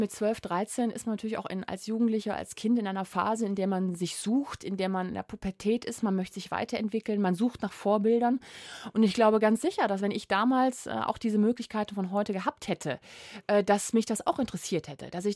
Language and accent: German; Essen, North Rhine-Westphalia, Germany; Ich bin in Essen groß geworden, also mitten im Ruhrgebiet.